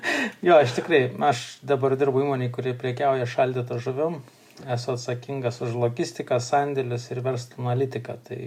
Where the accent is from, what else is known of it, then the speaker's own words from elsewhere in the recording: Šiauliai, Šiauliai County, Lithuania; aš esu iš Šiaulių